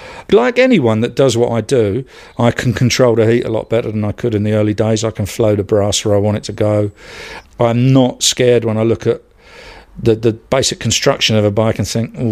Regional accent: Bermondsey, London, United Kingdom; So we moved from Bermondsey, where I was born and grew up, to Kensington.

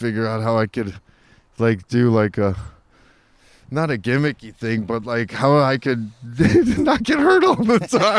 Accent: Hollywood, California, United States; You know, I grew up in Hollywood, and I'm a...

